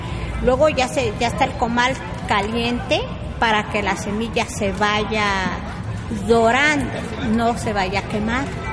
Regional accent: Oaxaca, Mexico; Si no, nosotros somos acá del Valle, somos acá de Oaxaca

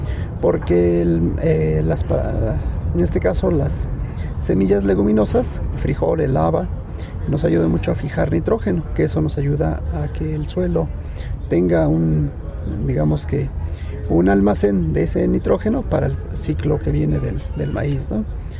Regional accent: Álvaro Obregón, Tlaxcala, Mexico; yo soy de Álvaro Obregón, del municipio de Españita, Tlaxcala.

